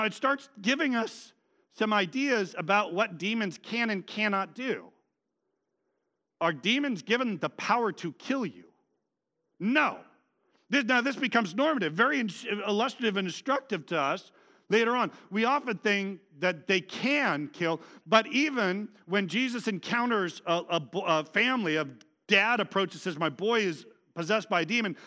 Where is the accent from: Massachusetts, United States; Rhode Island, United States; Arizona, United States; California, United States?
California, United States; I'm from California. I don't know scorpions.